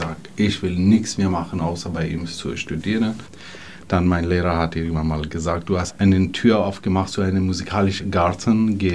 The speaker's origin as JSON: {"language": "German", "region": "Ilam Province", "country": "Iran", "second_language": "German", "lives_now": "Germany", "said": "Ich komme aus dem Iran, aus West-Iran, aus dem Ilam."}